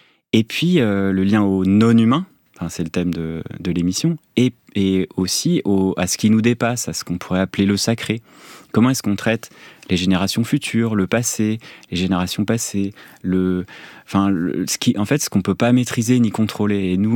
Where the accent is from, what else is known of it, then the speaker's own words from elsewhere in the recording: Versailles, Île-de-France, France; born there; also born or lived in Cherbourg; Moi, je suis né à Versailles, en Versailles-Saint-Germain-en-Laye, avec un petit tour à Cherbourg, où j'ai eu mes premiers émois naturalistes.